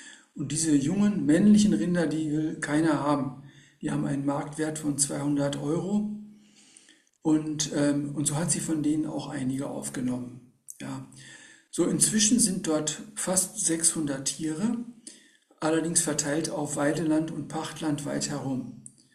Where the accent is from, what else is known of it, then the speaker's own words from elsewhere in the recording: North Rhine-Westphalia, Germany; Denn ich bin auf dem Dorf aufgewachsen, in einem kleinen Dörfchen im Sauerland, unweit von Warstein.